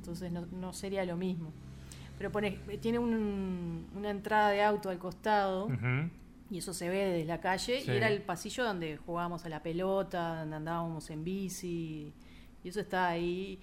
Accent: Montevideo, Uruguay; Nací en el Prado.

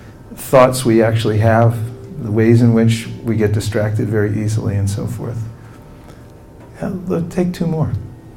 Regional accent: Lafayette, California, United States; If someone asks me who I am, I'll say, I'm from Lafayette, California, my parents are such and such.

